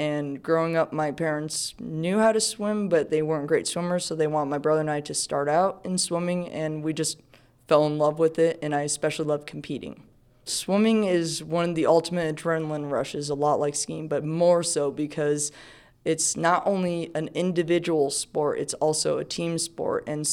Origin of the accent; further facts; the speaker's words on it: Redmond, Washington, United States; now in Bothell, United States; I'm originally from Redmond, Washington, but currently living in Bothell, Washington.